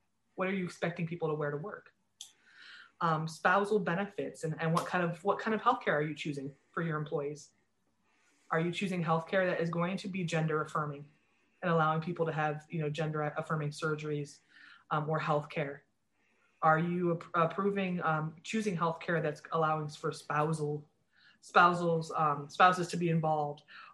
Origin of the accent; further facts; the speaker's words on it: Sandusky, Ohio, United States; You know, funny story is that I grew up in near Sandusky, Ohio.